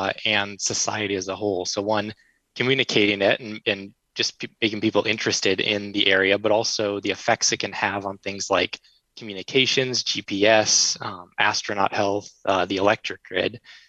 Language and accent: English; Fairbanks, Alaska, United States; So I actually was born and raised in Fairbanks, Alaska, which is right under that auroral oval. So I got to see them every winter growing up.